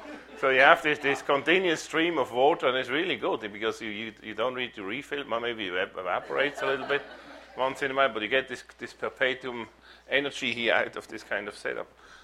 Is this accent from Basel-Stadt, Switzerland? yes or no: yes; Basel, Basel-Stadt, Switzerland; in my hometown, which is Basel.